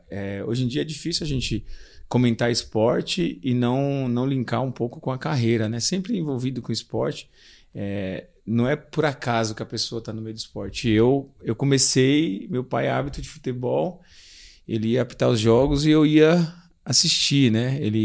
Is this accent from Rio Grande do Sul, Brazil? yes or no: no; Bahia, Brazil; a gente é do interior da Bahia, né, cara?